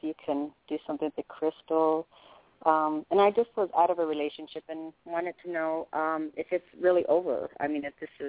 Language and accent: English; Colorado, United States; I'm from Colorado.